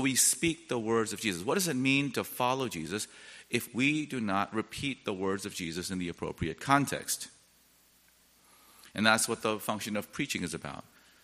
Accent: South Korea; when I think about those early missionaries in my home country of Korea

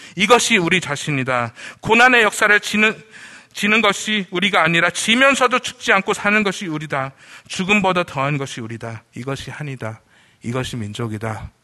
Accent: South Korea; 제가 한국인으로서 존중받으면서

